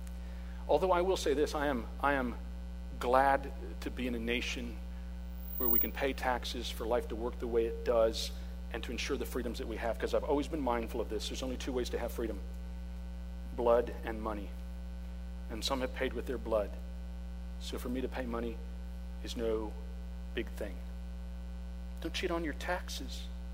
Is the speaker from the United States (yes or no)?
yes; El Paso, Texas, United States; and we lived in El Paso, Texas, my hometown, and we were in a two-bedroom apartment